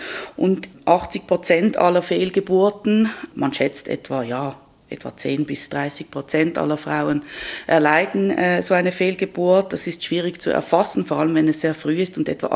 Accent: Basel, Basel-Stadt, Switzerland; now in Triesen, Liechtenstein; In Triesen, in einem kleinen Dorf, aber ursprünglich komme ich aus Basel. Ja, aus einer großen Stadt, aber seit 15 Jahren wohnen wir jetzt dort

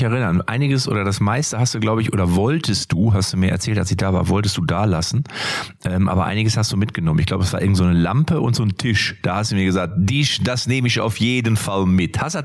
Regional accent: Lippstadt, North Rhine-Westphalia, Germany; so ein Fußballspiel in Lippstadt, in meiner Heimatstadt.

